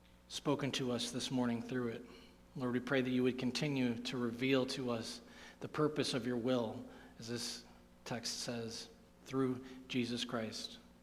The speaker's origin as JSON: {"language": "English", "town": "Amherst", "region": "Ohio", "country": "United States", "tie": "born or raised there", "said": "I grew up here in Amherst, near the sandy beaches, not necessarily white, but the sandy beaches, nonetheless, of the shores of Lake Erie."}